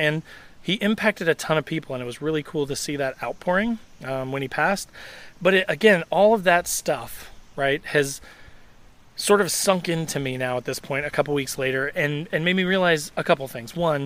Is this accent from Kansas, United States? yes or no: no; Indiana, United States; from everything that I've learned from growing up in Southern Indiana